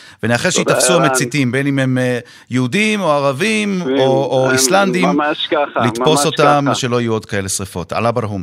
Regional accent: Haifa, Haifa District, Israel; אני כחיפאי שגם סיכר את השריפות בקרמל

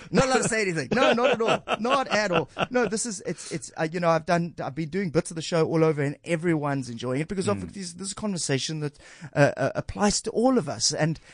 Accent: Rondebosch, Western Cape, South Africa; I grew up in Rondebosch. I went to Rondebosch Boys Prep and Bishops.

